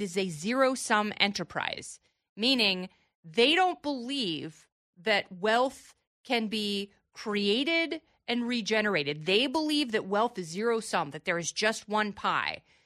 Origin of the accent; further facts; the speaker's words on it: Portland, Oregon, United States; also born or lived in Seattle; Growing up in Portland